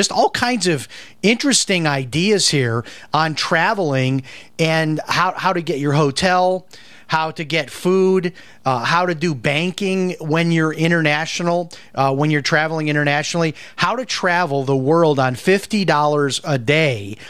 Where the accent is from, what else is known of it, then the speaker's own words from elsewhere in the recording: Chicago, Illinois, United States; I grew up in Chicago and I never drank coffee, and everyone around me drank coffee.